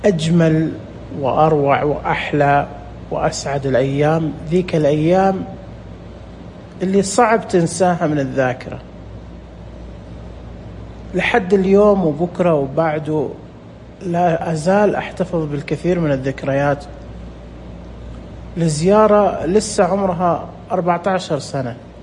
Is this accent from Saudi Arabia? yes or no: yes; Saudi Arabia; كم كنت أتمنى إنه يكون عندنا في السعودية ملتقى سياحي